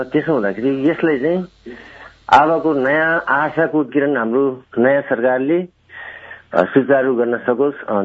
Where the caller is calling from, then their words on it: Nawalpur, Gandaki Province, Nepal; म नवलपुरबाट सर.